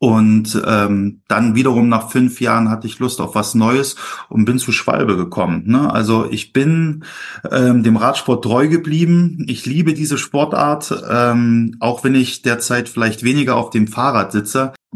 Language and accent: German; Gera, Thuringia, Germany; born there; Ich komme gebürtig aus Thüringen, aus Gera. Das ist so die Radsport-Hochburg der früheren DDR gewesen.